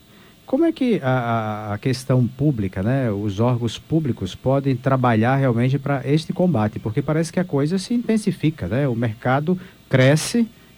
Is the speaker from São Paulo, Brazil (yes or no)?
no; Bahia, Brazil; eu sou do interior da Bahia, nasci na roça.